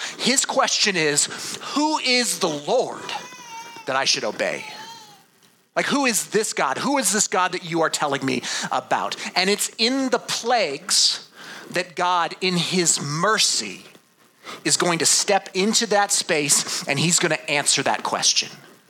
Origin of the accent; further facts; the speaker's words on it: Colorado Springs, Colorado, United States; I grew up in Colorado Springs. We did not have a lot of frogs where I grew up